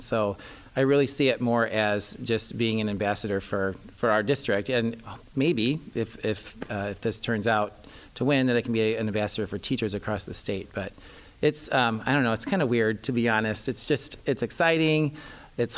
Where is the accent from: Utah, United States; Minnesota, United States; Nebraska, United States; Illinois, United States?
Illinois, United States; Roanoke; I grew up in Roanoke Benson High School, great little community, and loved being from there and growing up there.